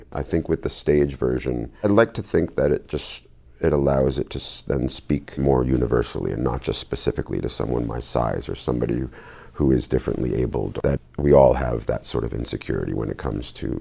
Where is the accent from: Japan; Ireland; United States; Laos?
United States; New Jersey; No, I mean, I grew up in town in New Jersey, and we didn't move.